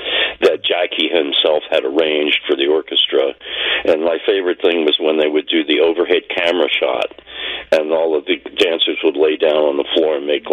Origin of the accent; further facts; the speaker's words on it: Philadelphia, Pennsylvania, United States; moved away as an adult; also born or lived in San Francisco; So I grew up in Philadelphia and, until I was in my 30s or so, or late 30s, I lived on the East Coast, and I moved to San Francisco and lived there for a while